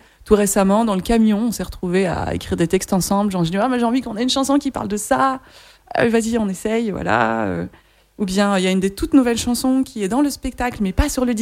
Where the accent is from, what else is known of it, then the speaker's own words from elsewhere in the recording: Belgium; Oh, je suis belge aussi.